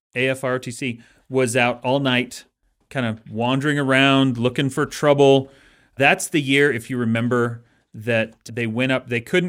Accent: Salt Lake City, Utah, United States; It's probably more than that because I grew up in Salt Lake, but yeah.

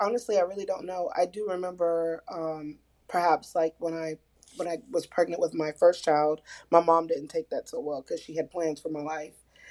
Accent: Waldsboro, South Carolina, United States; So I would be able to drive down to my hometown where my grandmother is at, represent South Carolina, Waldsboro.

